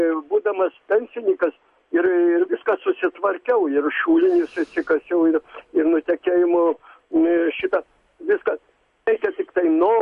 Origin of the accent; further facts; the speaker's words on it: Pajieslys, Kaunas County, Lithuania; aš iš Pajaslio ir tai, kai mano, tarčiakant, mano tėviškis.